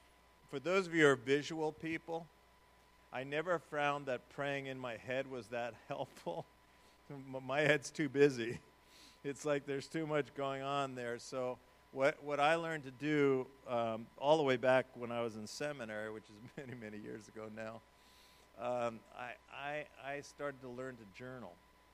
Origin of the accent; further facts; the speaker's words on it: New York, United States; Growing up in New York, this did not come naturally for me. As a New Yorker, grumbling, complaining, sarcasm, that was sort of the native language.